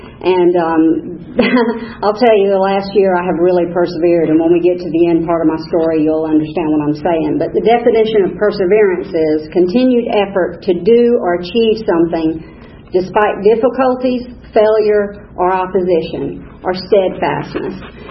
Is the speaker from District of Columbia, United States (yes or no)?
no; Georgia, United States; And I grew up in Fayette County, and back then Fayette County was dry. Well, no, I take that back. Fayetteville was dry.